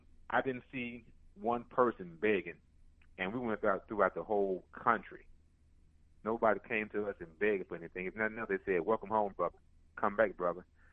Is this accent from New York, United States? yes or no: no; Tennessee, United States; It's going to be cold. I'm from Tennessee.